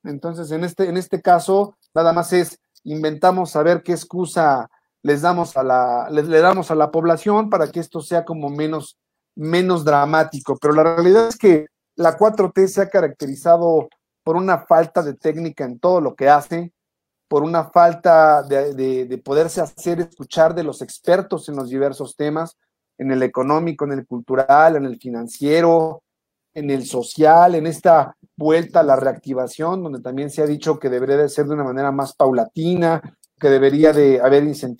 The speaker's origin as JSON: {"language": "Spanish", "country": "Mexico", "said": "vaticinaba una fuerte crisis para nosotros como mexicanos"}